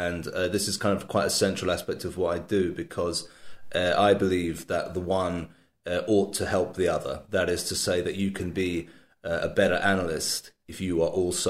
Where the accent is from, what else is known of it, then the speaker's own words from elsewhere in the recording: London, United Kingdom; moved away as an adult; now in Jerusalem, Israel; I've been here in Israel, actually here in Jerusalem, now getting on for 27 years. I'm originally from London in England. So I came here at the very start of the the end of the 80s, 90s.